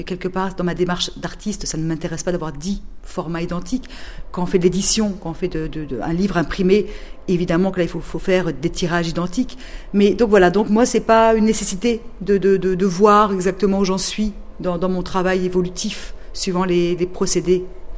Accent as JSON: {"language": "French", "town": "Villefranche", "country": "France", "tie": "born there", "said": "Parce que je suis née à Villefranche"}